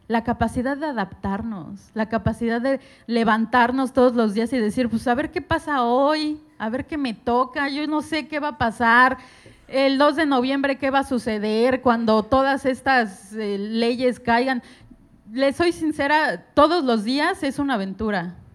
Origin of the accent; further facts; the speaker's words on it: Mexico; Yo vengo de México, yo conozco acá unas caras...